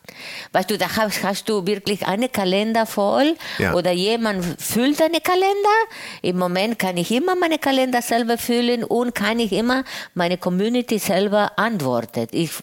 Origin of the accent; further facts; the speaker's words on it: Greece; German is a second language; Und dann haben wir als Grieche, griechische Musik natürlich gab es als Hintergrund.